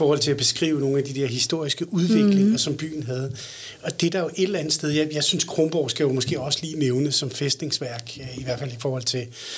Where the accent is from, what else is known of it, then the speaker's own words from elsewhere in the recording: Helsingør, Capital Region of Denmark, Denmark; Jeg er født og opvokset i Helsingør og flyttede 1993 ned i Indre By i Munkegade i det, der hedder Munkehuset.